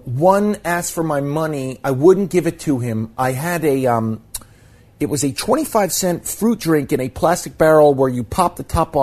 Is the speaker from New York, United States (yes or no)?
yes; Manhattan, New York, United States; No, I grew up in Manhattan.